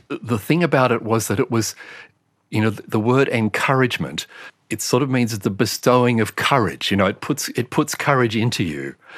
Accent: Tasmania, Australia; also born or lived in Bellingen; But we went and lived, we came from Tasmania, we went up to Bellingen.

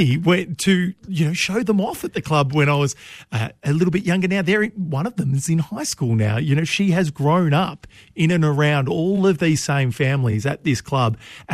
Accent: Broadford, Victoria, Australia; So I grew up in Broadford, sort of semi-regional Victoria now.

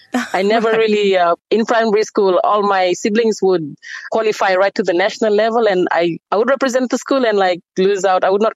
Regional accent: Savusavu, Northern Division, Fiji; I grew up in Savu Savu, which is a district on the second biggest island of in Fiji, Vanuatu. I grew up there, had my education, high school and everything. And then I moved over to the capital to pursue further studies in tertiary education.

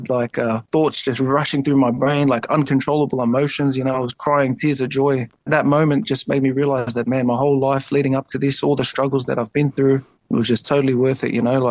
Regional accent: Sydney, New South Wales, Australia; growing up in Sydney and being an Islander

